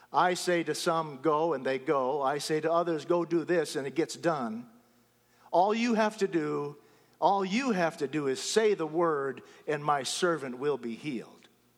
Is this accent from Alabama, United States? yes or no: no; Mankato, Minnesota, United States; We left Ottawa to step into the role of pastor in Mankato, Minnesota, and that happened to be my hometown.